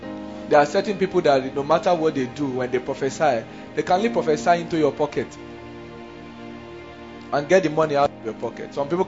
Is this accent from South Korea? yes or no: no; Bauchi, Nigeria; If you had grown in the north before, I grew up in Bauchi